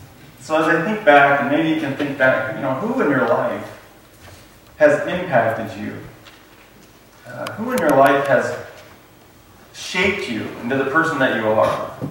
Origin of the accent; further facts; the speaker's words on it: Illinois, United States; Well, I grew up in Illinois where it's perfectly flat.